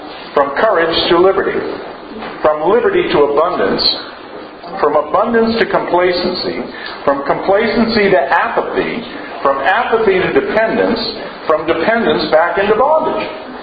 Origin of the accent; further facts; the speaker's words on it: North Hampton, New Hampshire, United States; also born or lived in Massachusetts; I was born in Massachusetts. Okay? But I also was partly raised in New Hampshire in Northampton on the Seacoast, so I've got dual allegiance, you know.